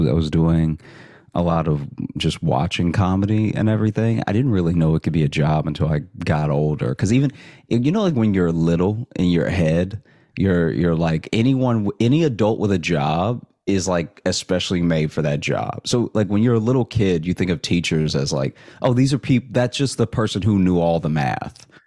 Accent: Alexandria, Louisiana, United States; So I grew up in Alexandria, and I went to college in Shreveport, Louisiana.

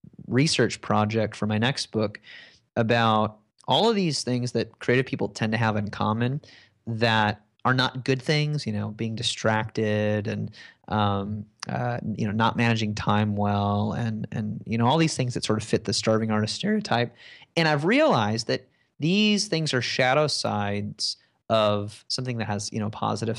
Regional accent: United States; this is what I'm told as an American

